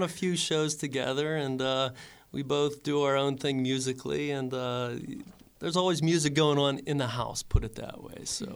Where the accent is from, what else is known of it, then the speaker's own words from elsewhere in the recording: Pennsylvania, United States; Last year, we're from the Fort City, Katanning area